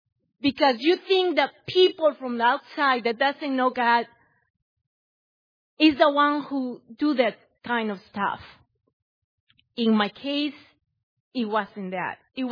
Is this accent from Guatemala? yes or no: yes; Guatemala; English is a second language; now in Waukegan, United States; I am from Guatemala.